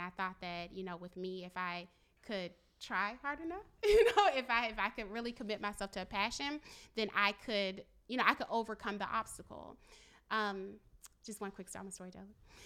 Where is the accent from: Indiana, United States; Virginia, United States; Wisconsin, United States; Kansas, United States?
Virginia, United States; Richmond; One other example, because I'm from Richmond, Maggie L. Walker started